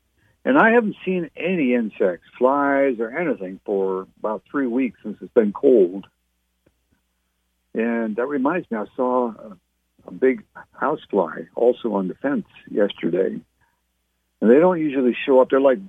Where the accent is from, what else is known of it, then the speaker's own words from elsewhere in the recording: Canada; now in San Antonio, United States; I grew up in Canada, and it was snowy and cold for about 5 months of the year